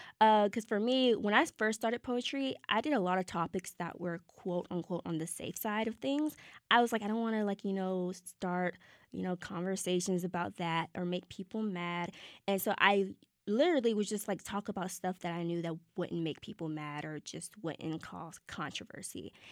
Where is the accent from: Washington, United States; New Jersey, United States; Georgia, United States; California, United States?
Georgia, United States; Savannah; basically this poem is about how I believed my experience growing up in Savannah, Georgia was like.